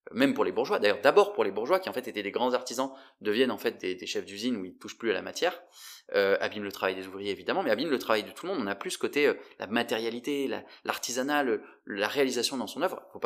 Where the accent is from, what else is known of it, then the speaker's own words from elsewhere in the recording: Morocco; j'ai grandi au Maroc, donc je suis parti dans pas mal de pays pendant mes études